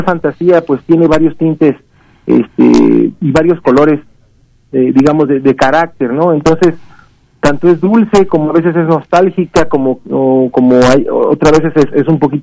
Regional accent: Veracruz, Mexico; yo crecí en la Huasteca Veracruzana, y la Huasteca Veracruzana es lo que comprende ya el norte de Veracruz. Nos divide solamente Tamaulipas de los Estados Unidos, y la verdad es que la influencia cultural, incluso hasta en el modo de hablar, es hasta tiene un acento

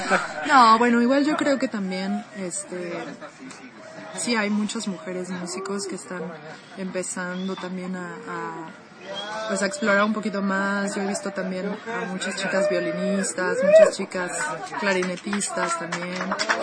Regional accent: Cancún, Quintana Roo, Mexico; yo por ejemplo vengo de Cancún y allá no hay nadie.

